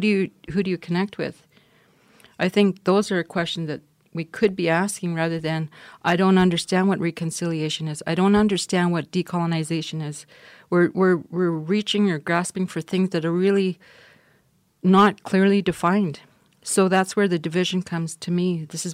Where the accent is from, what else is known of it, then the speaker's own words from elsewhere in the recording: Winnipeg, Manitoba, Canada; I mean, I grew up in Winnipeg and I didn't even know that I was on Treaty One land.